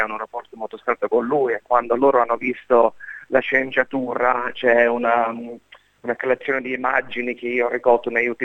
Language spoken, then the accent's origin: Italian; Monte Porzio Catone, Lazio, Italy; Allora, io sono cresciuto tra Monteporcio Cattone, che è nei Castelli Romani, c'è nel sud di Roma, dove ci sono